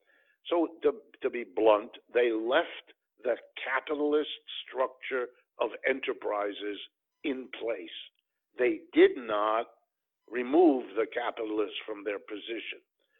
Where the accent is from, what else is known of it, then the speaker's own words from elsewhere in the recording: Youngstown, Ohio, United States; born there; I was born in Youngstown, Ohio. My father worked in a steel mill when I was born because they used to have those there in that part of the country at that time.